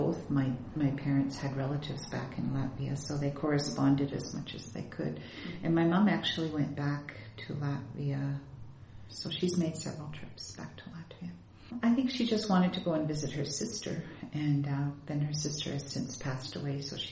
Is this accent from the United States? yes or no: no; Canada; born there; I'm of Latvian heritage, but I'm a Canadian because I was born in Canada.